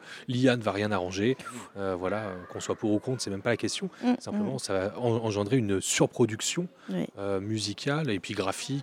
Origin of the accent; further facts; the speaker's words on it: Bourgogne-Franche-Comté, France; J'arrive du centre de la France, dans un tout petit patelin à côté de Nevers.